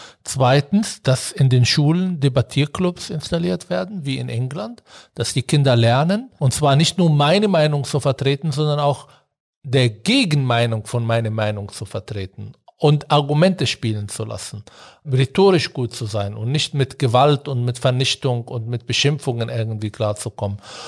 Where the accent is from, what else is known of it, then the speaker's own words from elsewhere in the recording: Berlin, Germany; Wir haben hier angefangen, als Berliner übrigens in Bayern zu arbeiten.